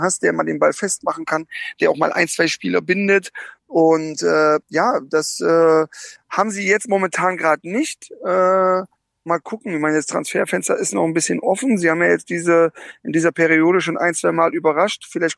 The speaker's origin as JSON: {"language": "German", "town": "Karlsruhe", "region": "Baden-Württemberg", "country": "Germany", "tie": "born or raised there", "said": "ich bin gerade in Karlsruhe in meiner alten Heimat"}